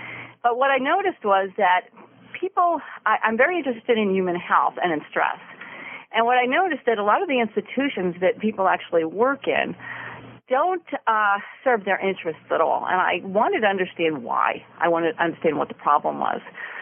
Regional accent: Long Island, New York, United States; I grew up on Long Island

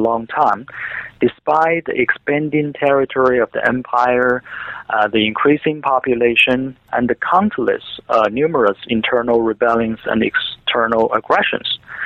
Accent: China; I was born and raised in China and have always been interested in reading history books and studying history.

